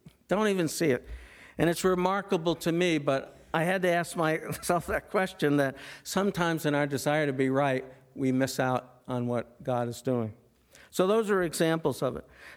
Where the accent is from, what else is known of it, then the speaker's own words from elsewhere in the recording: Wellesley, Massachusetts, United States; When I grew up in Wellesley, and Wellesley was kind of an affluent little town, as you know.